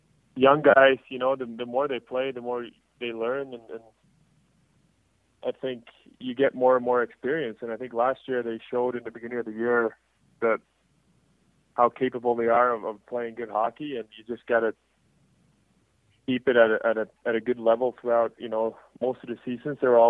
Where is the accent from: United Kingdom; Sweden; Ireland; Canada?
Sweden; English is a second language; now in Washington, United States; I played center when I came from Sweden, and then I think my first year or two in Washington, I was center.